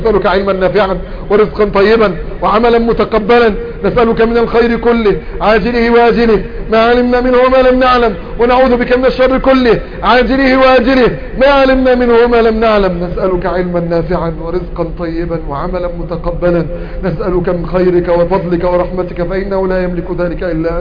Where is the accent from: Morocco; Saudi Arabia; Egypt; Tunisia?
Egypt; بلدنا مصر